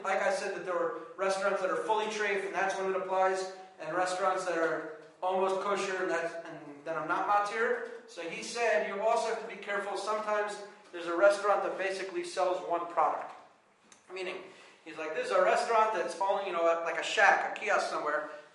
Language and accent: English; United States; Yeah, so where I grew up in America, the Kashrus organization said you could go into Starbucks and get a plain coffee.